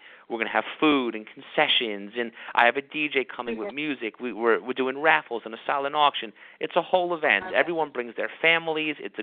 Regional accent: Parsippany, New Jersey, United States; So I'm a Parsippany guy myself. I was born and raised there. I grew up in Parsippany in Troy Hills Village.

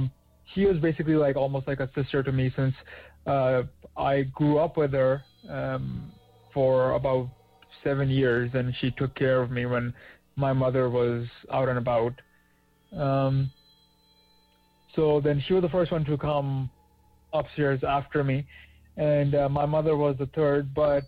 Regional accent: Pakistan; I was still in my home country of Pakistan. And usually you lived in like a very rural area, very urban area actually, where it was extremely commercial

